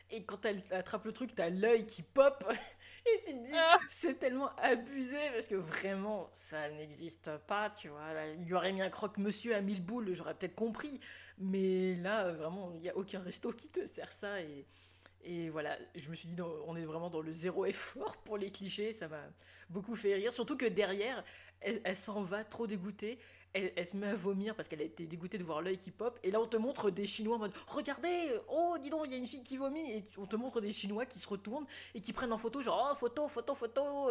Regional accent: France; Mais nous, en tant que français

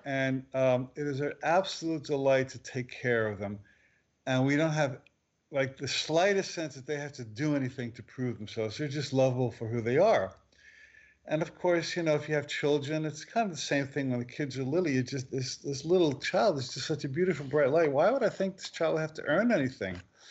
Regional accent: New Jersey, United States; because I grew up in New Jersey, and the idea is that if you want something, you just annoy people until they give it to you.

